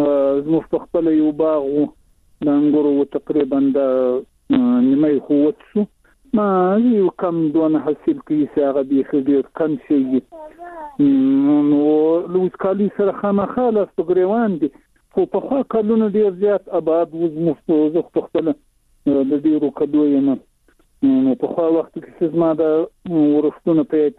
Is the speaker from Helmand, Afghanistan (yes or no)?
no; Shajoy, Zabul, Afghanistan; د زابل ولایت شاجیل ولسوالۍ.